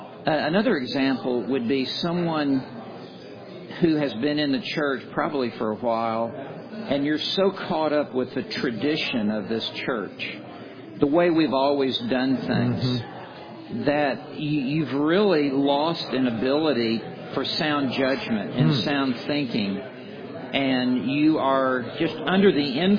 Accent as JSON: {"language": "English", "region": "Deep South", "country": "United States", "tie": "born or raised there", "said": "And I grew up in the Deep South, and I'm very familiar with that."}